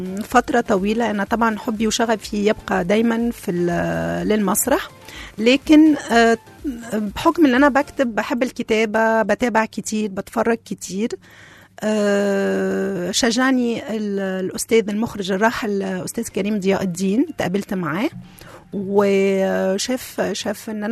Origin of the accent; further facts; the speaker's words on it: Tunisia; moved away as an adult; also born or lived in Morocco; now in Cairo, Egypt; من أب مصري أم تونسية، ولدت ونشأت في تونس، بدايتي كانت في تونس، دراستي المسرح، انتقالا إلى المغرب، دراستي كانت في المغرب في جامعة الرباط، ومؤخرا يعني في القاهرة هنا في مصر، وابتديت مشواري من القاهرة.